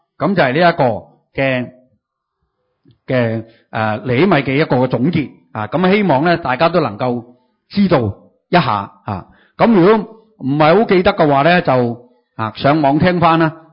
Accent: Hong Kong; born there; 我哋唔系原居民啊，我哋喺香港出世嘅下一代啫，即系我哋阿爸或者我哋阿爷嗰代咧，就已经喺香港系，即系已经喺度嚟出喺度嚟到落籍咗噶啦

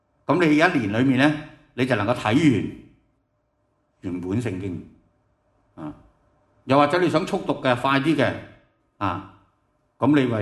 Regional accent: China; 很多時候我們中國人呢，很多時候就過新年了

